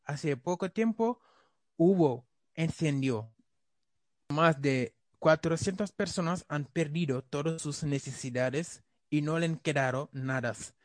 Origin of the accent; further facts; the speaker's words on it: Senegal; Spanish is a second language; now in Spain; Aunque vino de un continente pobre y soy de Senegal